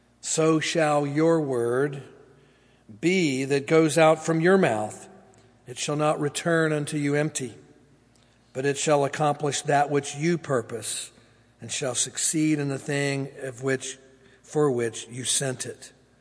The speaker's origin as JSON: {"language": "English", "region": "Tennessee", "country": "United States", "also_born_or_lived": "Georgia / Florida", "said": "And I did meet Doug when I was a Floridian, but before that I was from Georgia and originally from Tennessee. And you'll hear a little bit of that still there in my voice."}